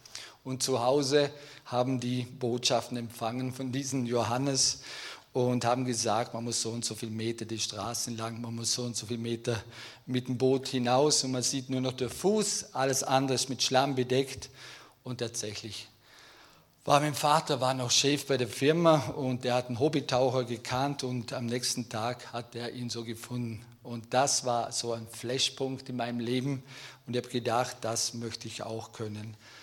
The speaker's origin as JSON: {"language": "German", "town": "Brederis", "region": "Vorarlberg", "country": "Austria", "tie": "born or raised there", "said": "Ich bin aufgewachsen in Brederis"}